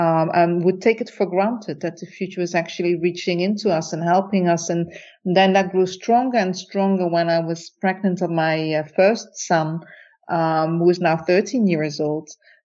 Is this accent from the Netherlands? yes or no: yes; Netherlands; I was growing up in the Netherlands